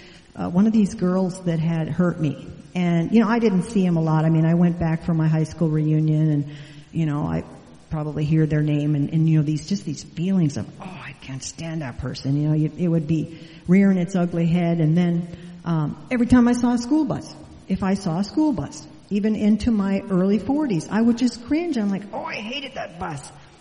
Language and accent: English; North Dakota, United States; I grew up in North Dakota, and I grew up on a farm, and I grew up about 9 miles from town, and I had to ride a school bus.